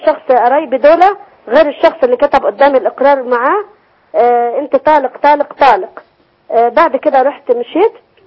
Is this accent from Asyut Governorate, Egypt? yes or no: yes; Asyut, Asyut Governorate, Egypt; أنا واحدة من أسيوط